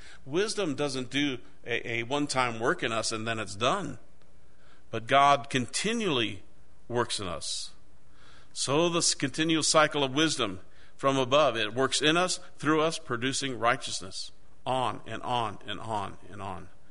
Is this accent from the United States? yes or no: yes; Iowa, United States; I'm from Iowa. A lot of farmland out there. Drive across Interstate 80 and you'll pass about 360 miles of cornfields.